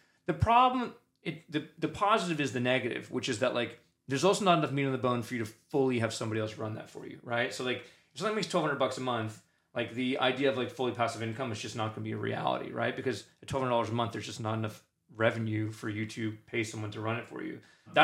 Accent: New York City, New York, United States; I didn't grow up, you know, I grew up in New York City, right? But like, I didn't grow up obscenely wealthy.

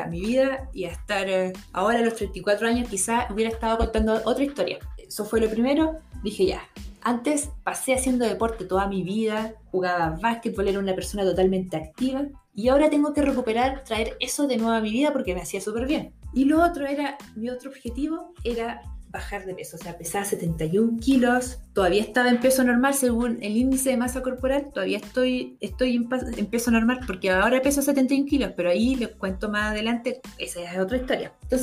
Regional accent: Quellón, Los Lagos, Chile; also born or lived in Castro; nací en Castro y viví ahí hasta los 5 años con mi familia. No salí de Chiloé, pero me fui sí al sur de la isla, a la comuna de Quellón.

